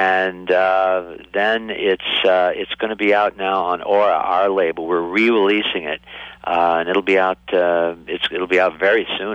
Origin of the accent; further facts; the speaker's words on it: Niles, Michigan, United States; also born or lived in Dayton, Ohio; no, I was born in Dayton, Ohio. Grew up in Niles, Michigan.